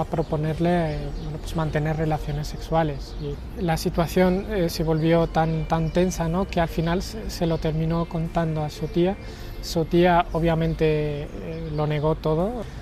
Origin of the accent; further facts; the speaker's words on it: Morocco; soy gay, soy marroquí y soy militante LGBT.